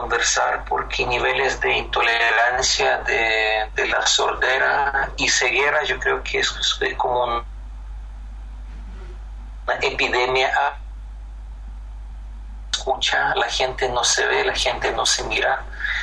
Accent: Ukraine; Spanish is a second language; los acontecimientos en mi país, en Ucrania, se desarrollan por la misma lógica

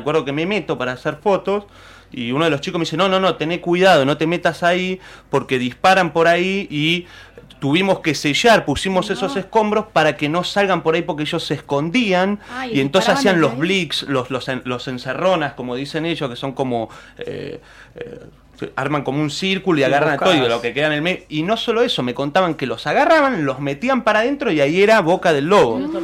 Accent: Argentina; nos ve que somos extranjeros, ve que somos argentinos

